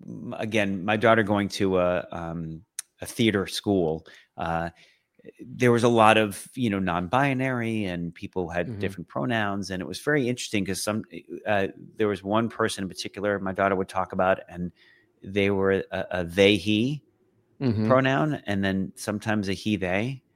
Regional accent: Boston, Massachusetts, United States; you know, I'm from Boston and we say certain things

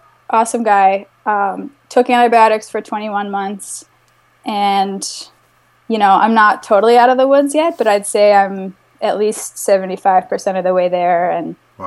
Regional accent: Virginia, United States; now in Boston, United States; I live in Boston, actually. Yeah, I'm from Northern Virginia, outside of D.C.

